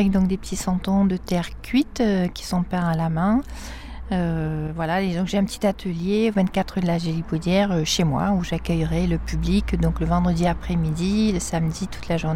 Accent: Marseille, Provence-Alpes-Côte d'Azur, France; moved away; Donc on est marseillais d'origine, hein. J'ai perdu l'accent, je sais, mais voilà. Et je suis venue m'installer dans le Die Wa en 86

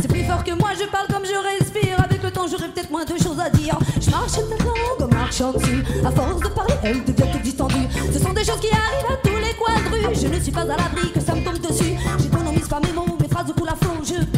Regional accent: Angoulême, Nouvelle-Aquitaine, France; born there; now in Lyon, France; Donc, je suis née à Angoulême. Et puis après Angoulême, j'étais à Auxerre avec ma mère et mes sœurs.

